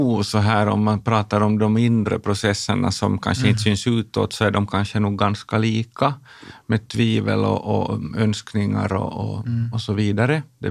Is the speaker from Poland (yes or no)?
no; Nykarleby, Ostrobothnia, Finland; Det fanns ju människor också där i min hemstad som man anade att vara homosexuella.